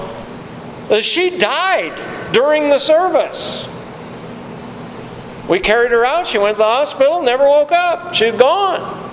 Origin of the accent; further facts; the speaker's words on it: Midwest, United States; But growing up in the Midwest, boy, did we see hail.